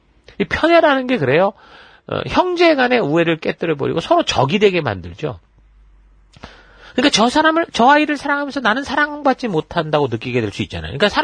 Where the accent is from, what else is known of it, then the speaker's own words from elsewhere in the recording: Munsan, Gyeonggi Province, South Korea; born there; 저는 그 경기도 문산이 그에서 태어났는데 그 38선에서 그 멀지 않아요. 조금만 더 올라가고 조금만 더 올라가면은 저는 이북에서 태어날 수도 있었던 사람인 거죠. 저는 여기서 태어난 거죠.